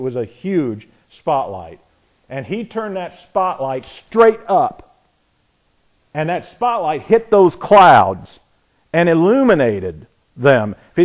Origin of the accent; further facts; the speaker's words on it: Frankfort, Indiana, United States; Well, the guy who heard that was a guy from my hometown in Frankfort, Indiana